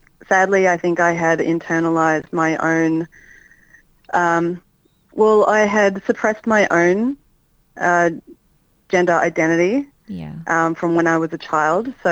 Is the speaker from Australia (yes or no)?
yes; Melbourne, Victoria, Australia; Yeah, so I grew up in Melbourne